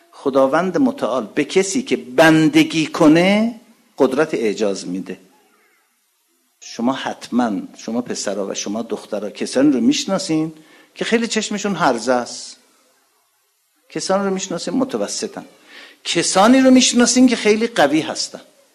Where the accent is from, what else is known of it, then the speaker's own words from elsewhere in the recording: Iran; moved away as an adult; ما تازه از ایران اومدیم و دانشجو هستیم و فوق لیسانس داریم میخونیم، من و همسرم